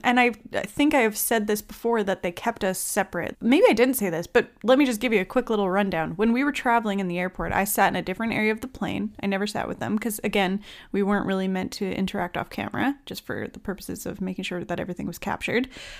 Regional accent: Ontario, Canada; it's a city, and it happens to be close to my hometown in Ontario.

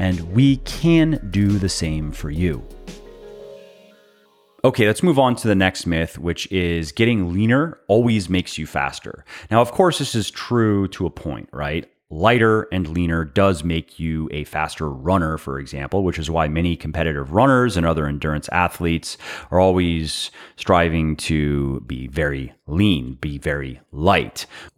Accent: Florida, United States; I grew up in Florida.

